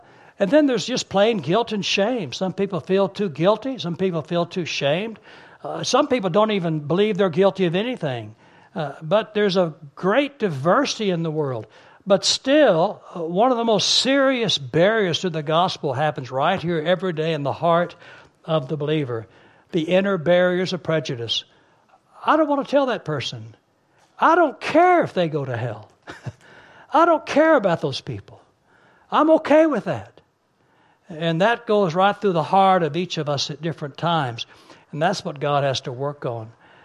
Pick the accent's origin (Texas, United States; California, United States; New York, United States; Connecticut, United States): Texas, United States; In Texas, I'm from Texas originally. I pastored in East Texas for a while